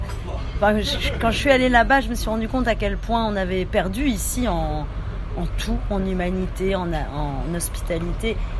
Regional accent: Lille, Hauts-de-France, France; Moi, je connais bien parce que je suis lilloise

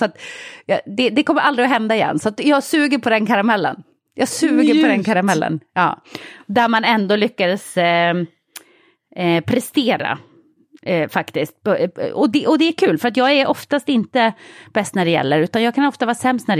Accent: Norrland, Sweden; När jag var liten åkte jag jättemycket längdskidor. Eftersom jag är uppväxt i Norrland.

